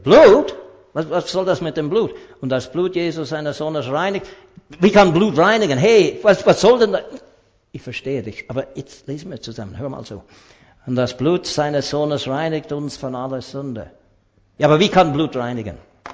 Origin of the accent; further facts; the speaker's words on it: Canada; mir als Kanadier ging es auch so.